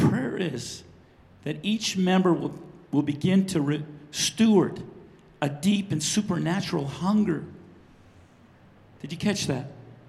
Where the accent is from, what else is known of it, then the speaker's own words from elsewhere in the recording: British Columbia, Canada; Carrie and I, we grew up in the Caribou. Actually, I went to high school in the Caribou.